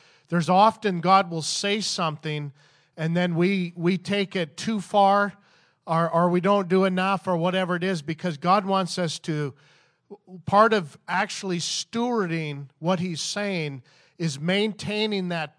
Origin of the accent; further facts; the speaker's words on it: Canada; It was a little cold, but, you know, I'm a Canadian, so it didn't bother me